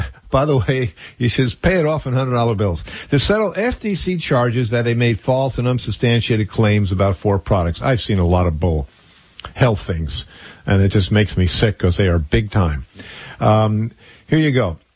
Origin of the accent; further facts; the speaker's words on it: New York, United States; You don't have a car in New York. I'm a New Yorker. You don't own a car.